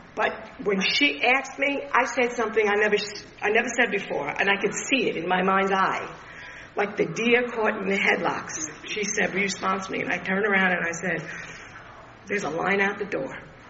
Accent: New York, United States; My delivery was harsh, and my excuse was I'm from New York. That's who we are. But that doesn't have to be who I am. So I moved to Florida via Myrtle Beach.

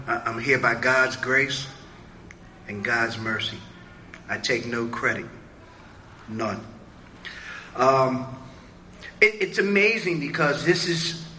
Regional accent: Tokyo, Japan; moved away; June 27, 1956, I was born and raised in Tokyo, Japan. My dad brought me and my mom here

